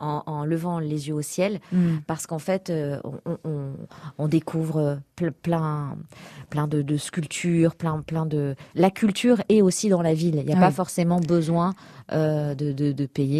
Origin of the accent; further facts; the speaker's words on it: Paris, Île-de-France, France; Ah, mais c'est là où j'ai grandi, c'est là où j'ai passé toute mon adolescence. C'est la première fois que j'ai vécu seule, c'est dans ce quartier-là.